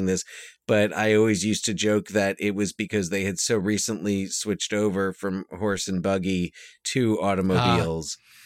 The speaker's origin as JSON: {"language": "English", "region": "New Jersey", "country": "United States", "tie": "born or raised there", "said": "But growing up in Jersey and living in Jersey, I firmly believe that the worst drivers in the nation have Pennsylvania license plates."}